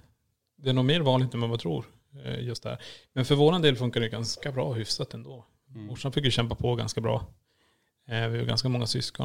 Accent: Kiruna, Norrbotten County, Sweden; vi var ju lompisbarn. Vi bodde, vad ska man säga, var är den fattigare delen? i Kiruna.

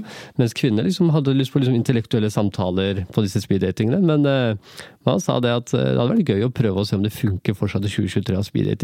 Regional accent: Oslo, Norway; For der jeg kommer fra, altså Mortensrud. Men der foreldrene mine kommer fra, Tyrkia

